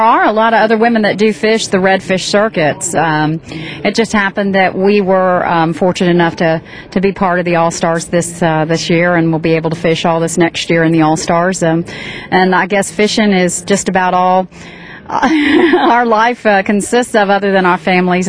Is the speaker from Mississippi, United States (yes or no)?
no; Ocala, Florida, United States; I'm from Cedar Key. Actually, I'm from Ocala, but Cedar Key, Yankee Town, Crystal River, I redfished there all growing up.